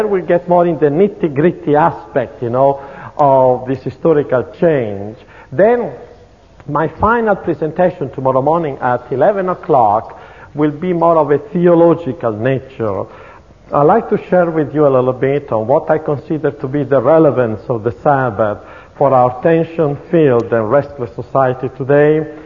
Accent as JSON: {"language": "English", "town": "Rome", "region": "Lazio", "country": "Italy", "tie": "born or raised there", "accent": "Italian", "second_language": "English", "moved": "as an adult", "lives_now": "United States", "said": "My children sound Yankee, but I have not overcome my Italian accent yet. And I spent the first 18 years of my life living right under the shadow of the Vatican, a stone's throw from the Vatican wall."}